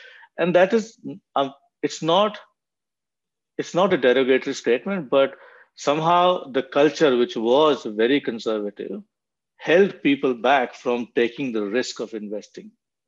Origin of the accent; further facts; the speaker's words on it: Australia; I am as much an Australian as you are, basically, right?